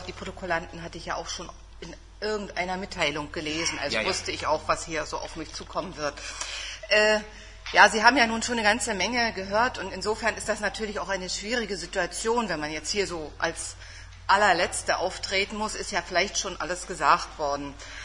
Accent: Halle, Saxony-Anhalt, Germany; born there; zwar bin ich 1954 in Halle geboren.

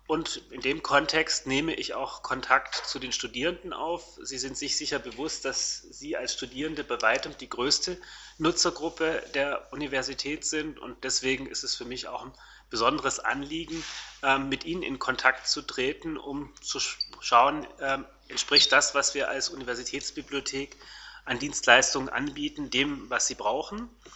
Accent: Stuttgart, Baden-Württemberg, Germany; born there; Ich bin 1968 in Stuttgart geboren und komme aus einem Familienhintergrund, den man heute als Migrationshintergrund bezeichnet, denn meine Mutter kommt aus England.

